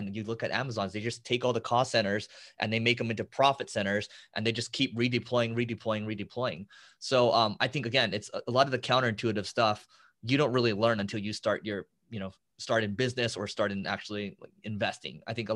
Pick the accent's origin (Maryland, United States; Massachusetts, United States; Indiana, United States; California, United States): California, United States; Los Angeles; So, I've grown up, I went to school in California, I grew up